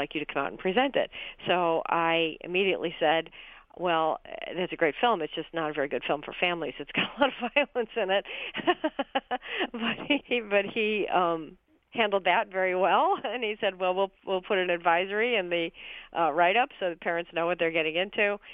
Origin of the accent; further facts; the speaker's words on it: Chicago, Illinois, United States; also born or lived in Glencoe; I grew up in Chicago and the northern suburb. I lived in Glencoe